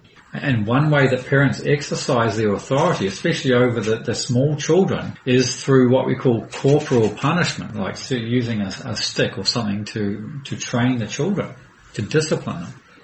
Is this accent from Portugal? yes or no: no; New Zealand; I'm from New Zealand.